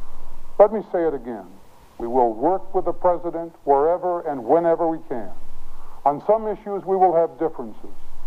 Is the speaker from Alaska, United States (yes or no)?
no; Spokane, Washington, United States; One of my first jobs was as deputy prosecutor in my hometown of Spokane, Washington.